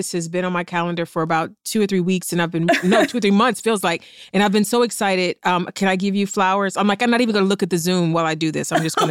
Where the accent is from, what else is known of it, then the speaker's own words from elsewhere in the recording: East Cleveland, Ohio, United States; I'm from East Cleveland, so